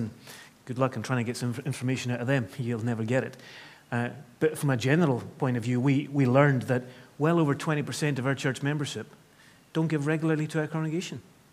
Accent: Scotland, United Kingdom; well, we're Scottish, aren't we?

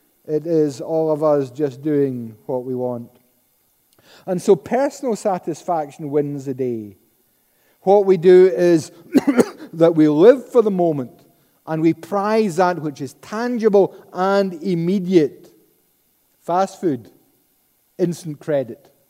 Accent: Paisley, Scotland, United Kingdom; Perversely, maybe it was because I was brought up in Paisley

